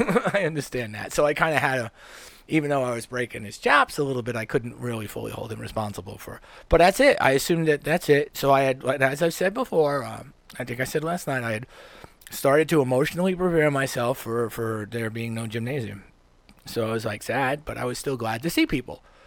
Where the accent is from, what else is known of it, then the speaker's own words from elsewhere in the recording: New York City, New York, United States; born there; it's the city of my birth. I was born in Manhattan, even